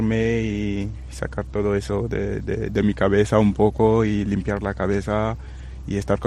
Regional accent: France; Spanish is a second language; como bueno, soy de Francia, quería ir ahí, estar con mi familia

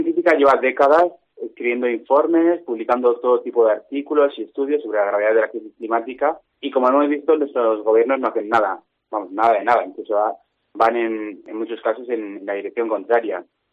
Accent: Segovia, Castile and León, Spain; yo soy de Segovia

